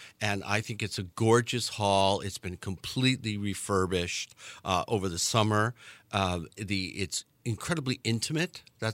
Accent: Canada; I'm Canadian and we don't produce any great music.

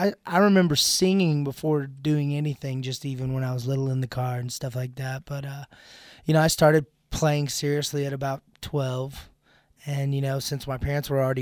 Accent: Paris, Texas, United States; Yep. I was born and raised in Paris, Texas.

